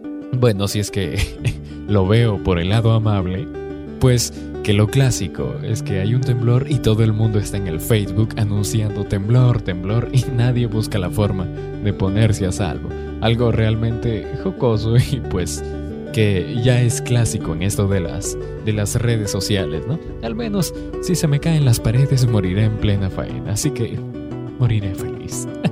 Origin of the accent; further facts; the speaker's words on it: Peru; no es necesario ir a una fiesta criolla para decir que soy bien peruano.